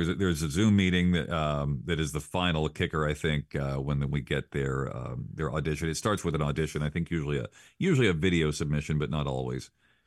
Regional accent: Huntington, West Virginia, United States; And he went to my high school, Huntington High School in West Virginia. So he's from my hometown, which is neat too.

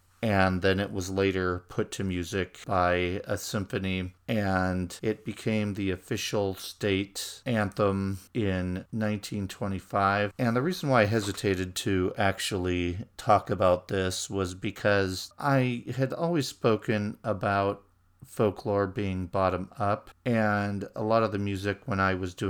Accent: California, United States; because I'm from California and there is a state song of California as well

